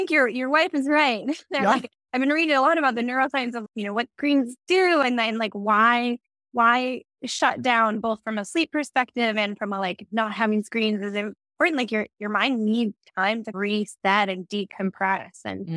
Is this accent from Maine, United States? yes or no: no; California, United States; I think especially growing up in the Bay Area, you think of those as being very polarity.